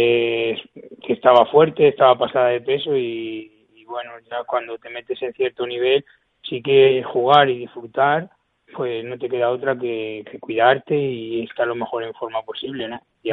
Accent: Vitigudino, Castile and León, Spain; also born or lived in Salamanca; yo jugaba a fútbol en mi pueblo, en Vitigudino, y las condiciones no eran las mejores

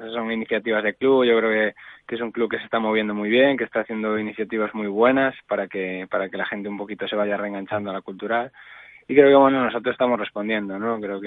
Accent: Galicia, Spain; he aprovechado para visitar un poco a la familia en Vigo, que yo soy gallego.

